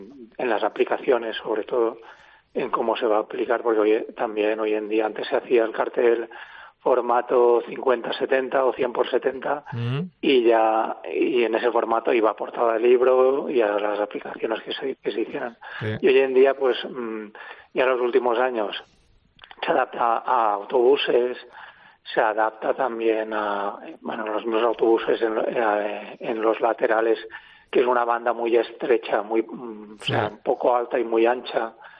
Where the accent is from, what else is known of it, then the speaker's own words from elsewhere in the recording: Bocairent, Valencian Community, Spain; Sí, la verdad es que al ser valenciano, aunque soy de Bocairen, pero bueno, tengo mucha vinculación.